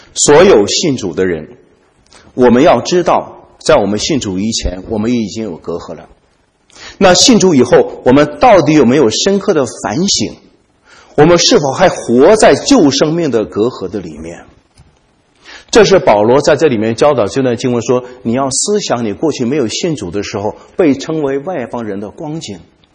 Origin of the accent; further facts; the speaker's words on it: Jiamusi, Heilongjiang, China; moved away as an adult; also born or lived in Shanghai; 去上海读书，那是我人生第一次出远门，从黑龙江坐火车到上海，到了一个与我老家完全不同的地方。